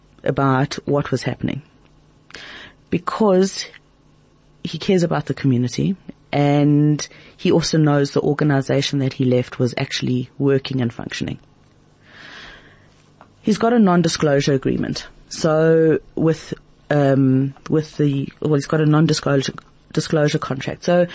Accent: South Africa; they are so very, very central to our lives as South African Jews.

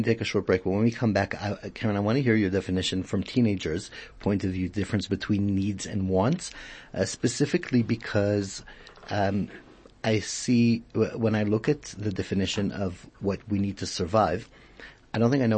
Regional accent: Israel; I was growing up in Israel, and they used to tell us a certain joke like this

